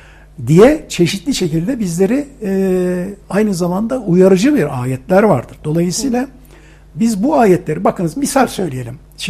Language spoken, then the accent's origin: Turkish; Ankara, Turkey; born there; Şimdi ben Ankara'da doğmuşum.